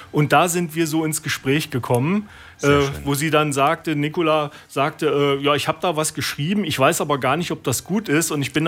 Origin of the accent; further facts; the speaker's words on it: Hesse, Germany; ich komme auch aus der Nähe von Kassel, auf der anderen Seite sozusagen vom Airport und... ja, ich bin 58